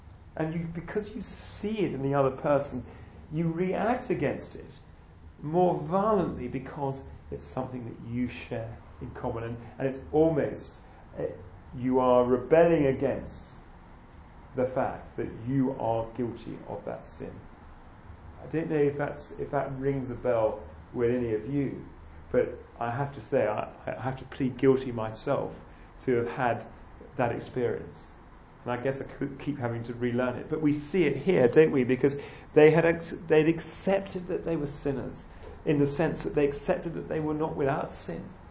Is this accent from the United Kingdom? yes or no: yes; England, United Kingdom; And I could think, well, I'm English, you know, of course I'm a superior being because I'm English.